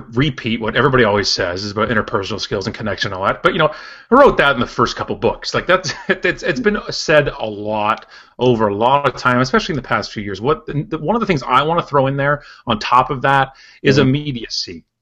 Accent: Oakville, Ontario, Canada; I'm in Oakville, which is my hometown, west of Toronto

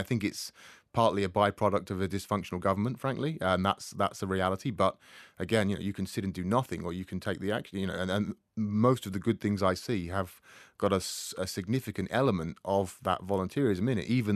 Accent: England, United Kingdom; the trains are always on time, which as an Englishman is extremely impressive.

